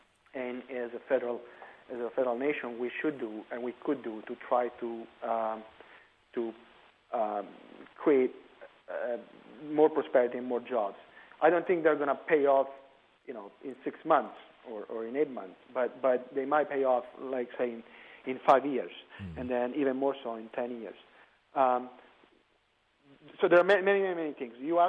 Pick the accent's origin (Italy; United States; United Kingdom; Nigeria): Italy; I'm from Italy, and you don't have that attitude. In Italy, failure is a stigma.